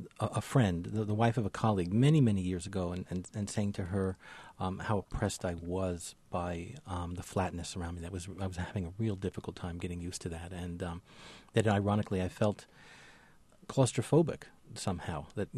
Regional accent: New York, United States; Yeah, Manhattan has, as growing up in New York, I would say that Chicago and New York seem closer to me as cities than any other two cities in America.

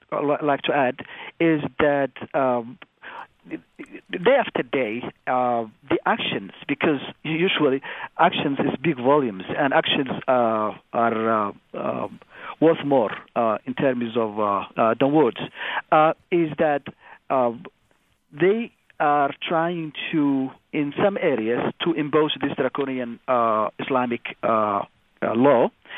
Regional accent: Dhusamareb, Galguduud, Somalia; on scores of young people protesting a ban on World Cup viewing in a cinema in Dusomare, which is my hometown.

